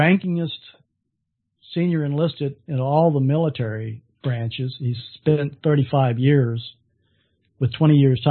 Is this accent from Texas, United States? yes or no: yes; Texas, United States; I tell him I'm a Texan.